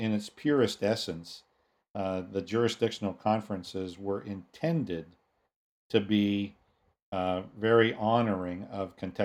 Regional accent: West Virginia, United States; now in New York City, United States; having been born and raised in West Virginia, that I'm now the bishop of New York City.

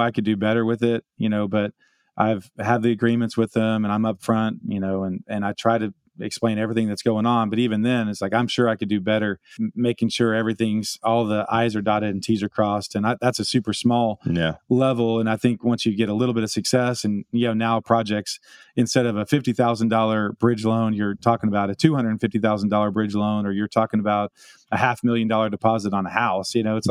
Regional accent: Austin, Texas, United States; I grew up in Austin, and we would drive through Hillsboro a lot. And my family, my mom still lives down there.

